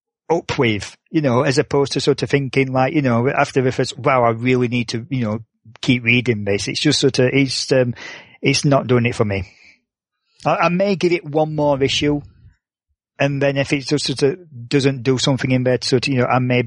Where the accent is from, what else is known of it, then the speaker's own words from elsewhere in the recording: Barnsley, Yorkshire and the Humber, United Kingdom; certain teams were coming in to, you know, play my hometown, Barnsley.